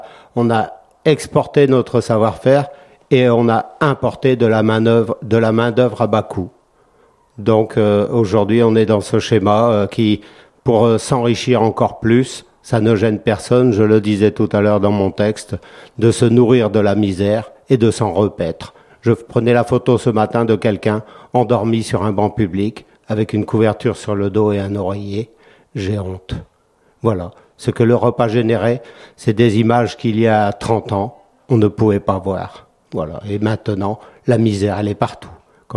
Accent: Mali; also born or lived in Burkina Faso; Je suis malien, je suis burkinabé, je suis world. Et voilà, je suis citoyen européen aujourd'hui, mais je suis enfant du monde bien avant tout.

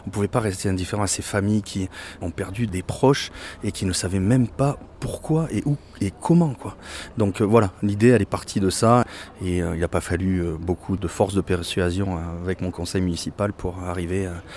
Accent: Villars, Auvergne-Rhône-Alpes, France; moi je suis originaire de Villars, mon grand-père était à la mine, il est mort de la silicose.

